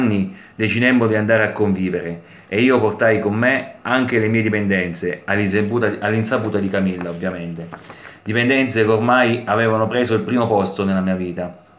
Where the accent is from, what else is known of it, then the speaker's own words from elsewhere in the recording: Marina di Città Sant'Angelo, Abruzzo, Italy; c'erano tante persone del mio paese, Marina di Città Sant'Angelo